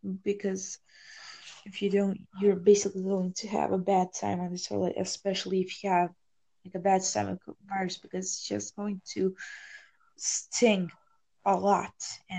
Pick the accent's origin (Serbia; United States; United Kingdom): Serbia; English is a second language; Well, I'm from Serbia.